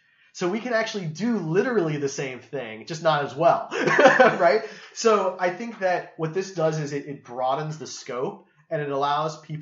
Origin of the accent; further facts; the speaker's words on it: Kansas City, Missouri, United States; We're from Kansas City.